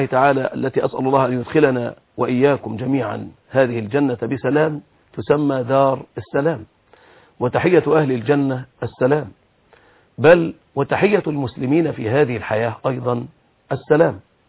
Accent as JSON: {"language": "Arabic", "country": "Egypt", "said": "ما زلنا نعيش أجواء في بلدنا مصر"}